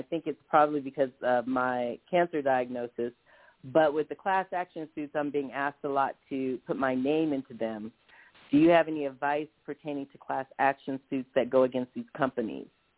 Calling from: Denver, Colorado, United States; Yeah, I'm calling from Denver, Colorado

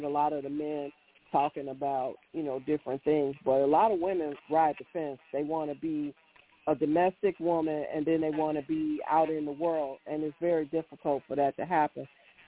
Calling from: North Carolina, United States; I'm calling from North Carolina.

